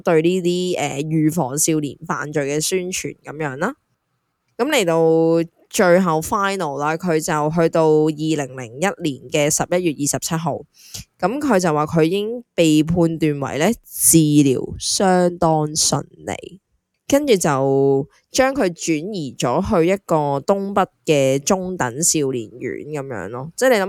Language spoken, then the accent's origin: Cantonese; Hong Kong; 你知道我们香港人生活很忙碌的嘛。